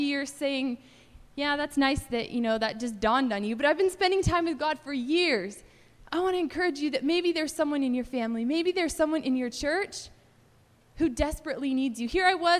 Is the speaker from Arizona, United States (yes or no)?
no; California, United States; And where I grew up in California, it's a pretty dry area. It doesn't rain a whole lot.